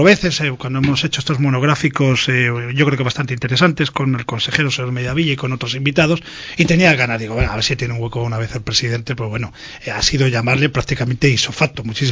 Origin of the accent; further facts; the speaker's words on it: Cantabria, Spain; que como cántabro me encanta